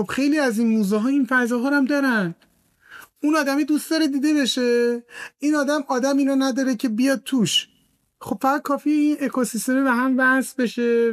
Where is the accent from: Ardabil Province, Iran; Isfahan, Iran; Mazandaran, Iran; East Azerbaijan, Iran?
Isfahan, Iran; born there; من خودم متولد اصفهانم و عرق دارم بهش